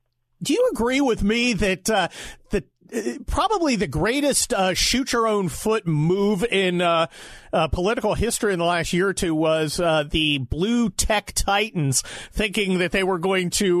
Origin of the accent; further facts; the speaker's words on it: California, United States; I'm from California.